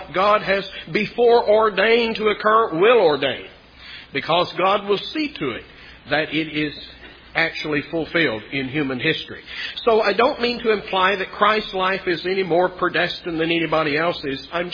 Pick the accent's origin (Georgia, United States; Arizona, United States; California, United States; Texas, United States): Texas, United States; McKinney; born there; I was born in McKinney, Texas.